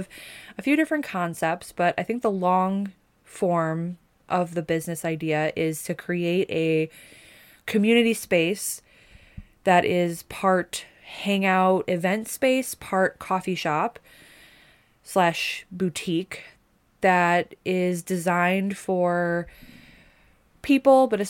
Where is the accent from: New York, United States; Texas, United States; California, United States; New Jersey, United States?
New York, United States; Buffalo; we are from Buffalo, New York, so there's not much we do outside in the winter, but we do enjoy summers in Buffalo.